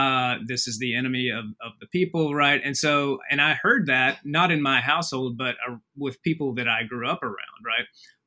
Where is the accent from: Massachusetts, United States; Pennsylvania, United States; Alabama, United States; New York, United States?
Alabama, United States; I grew up right on the Alabama-Tennessee line